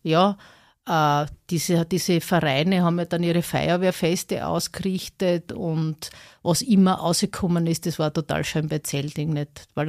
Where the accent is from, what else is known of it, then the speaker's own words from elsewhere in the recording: Altneudörfl, Styria, Austria; born there; Also sagen wir mal dort, wo ich geboren bin, Alt-Neu-Dörfel.